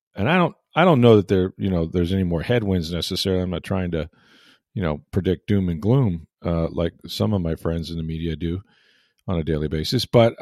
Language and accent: English; St. Petersburg, Florida, United States; born there; now in Tampa, United States; And I was born in St. Petersburg. I love St. Petersburg. I live in Tampa now.